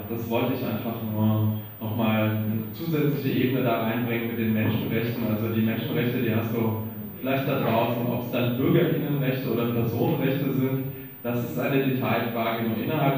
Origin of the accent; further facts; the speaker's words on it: Berlin, Germany; da ich aus Berlin komme und mich da seit 15 Jahren in der politischen Szene bewege